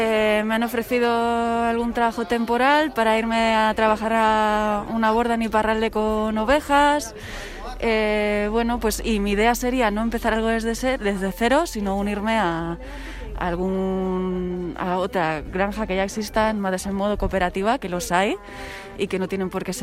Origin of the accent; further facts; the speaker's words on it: Barcelona, Catalonia, Spain; now in Biscay, Spain; soy de Barcelona, pero hace 6 años que vivo en Vizcaya.